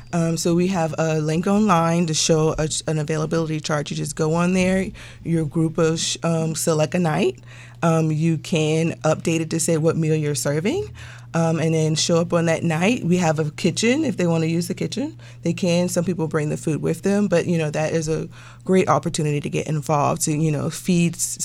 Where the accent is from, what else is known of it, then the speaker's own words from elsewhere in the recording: Johns Island, South Carolina, United States; Well, I'm from Johns Island, 20 minutes from Charleston, South Carolina.